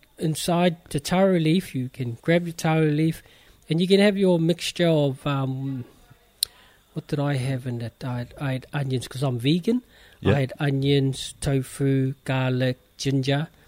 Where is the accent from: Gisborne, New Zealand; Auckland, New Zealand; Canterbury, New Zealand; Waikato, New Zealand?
Auckland, New Zealand; Manurewa; I was born and raised in Manurewa, South Auckland. So yes, city boy.